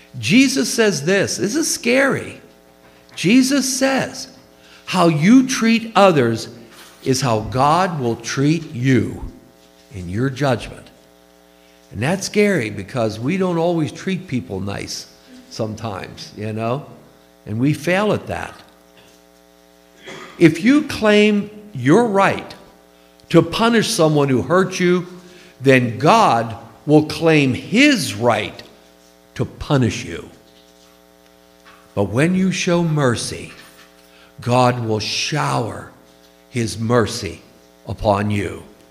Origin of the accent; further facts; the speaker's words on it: Conway, Pennsylvania, United States; at a back alley street in Conway, Pennsylvania, where I grew up near Pittsburgh.